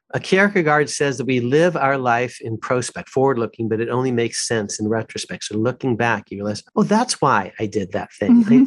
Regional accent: California, United States; So I grew up in California, a public school kid, very grateful for amazing public school education, great teachers, and was lucky enough to get into Yale.

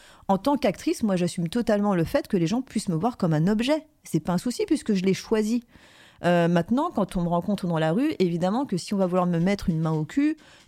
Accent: Paris, Île-de-France, France; comme je venais de Paris et comme j'étais une femme indépendante qui avait lancé sa marque

